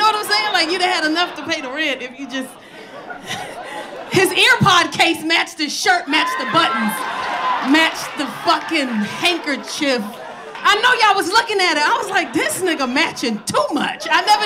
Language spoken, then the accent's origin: English; Bronx, New York, United States; I grew up in 161st and Prospect. Yeah. What? I grew up in McKinley Projects. Right across from Forest Projects.